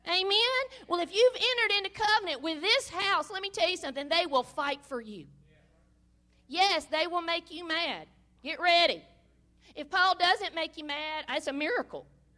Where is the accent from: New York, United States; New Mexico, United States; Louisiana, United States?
Louisiana, United States; Saline; I do pastor Mill Creek, Joe and I, Christian Center in Saline, Louisiana. That was my hometown where I grew up, and I was never going back there.